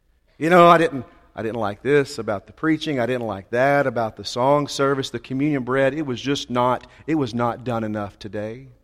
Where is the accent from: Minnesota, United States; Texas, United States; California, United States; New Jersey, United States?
Texas, United States; Mesquite; Okay, I grew up in Mesquite, so maybe we only did this in Mesquite.